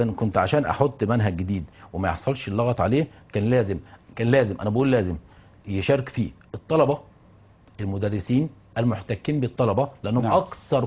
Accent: Egypt; انت ليه تجيبه من اليابان اللي هي كوكب لوحده تطبقه عندنا في مصر؟

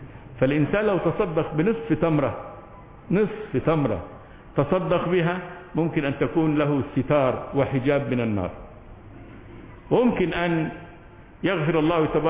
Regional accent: Egypt; مثل عادة عندنا في مصر لما نشوف الإنسان غصن الشجرة واقع على الطريق

